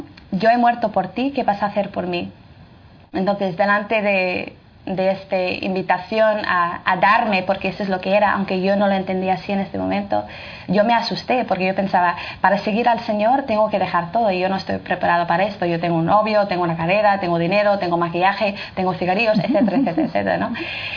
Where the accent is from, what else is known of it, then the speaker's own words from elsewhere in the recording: Northern Ireland, United Kingdom; Spanish is a second language; En Irlanda, yo soy de Irlanda del Norte, sí. Así que si digo alguna palabra que no está bien, tú me corriges